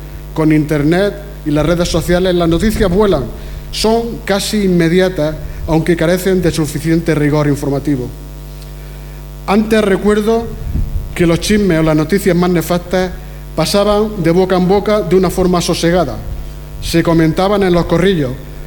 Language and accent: Spanish; Pozo Alcón, Andalusia, Spain; Pozo Alcón es tierra fronteriza, que mi pueblo tiene gente emprendedora y que siempre han sabido sacar lo mejor de sí mismo.